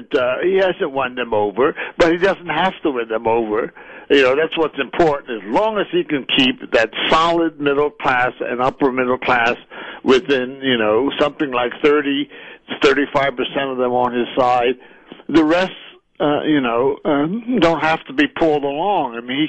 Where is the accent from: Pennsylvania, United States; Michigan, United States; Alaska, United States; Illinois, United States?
Pennsylvania, United States; Even in my home state of Pennsylvania, he got 35% of the white vote